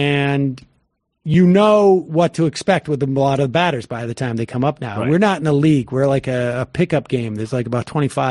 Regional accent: Georgia, United States; My hometown still flies the old Georgia CSA flag on its foremost highest mast. Atlanta and the college towns are the only resistance to that as well.

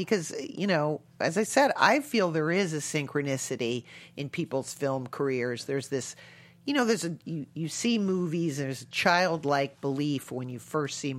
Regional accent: Connecticut, United States; Then later on, because where we grew up in Connecticut, we only got one channel, which was CBS

